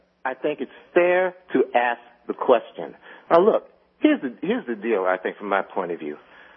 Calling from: New York, United States; from New York.

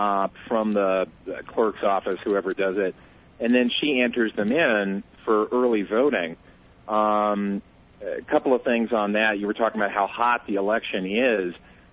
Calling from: New Mexico, United States; I'm calling from New Mexico, looking in the paper the other day.

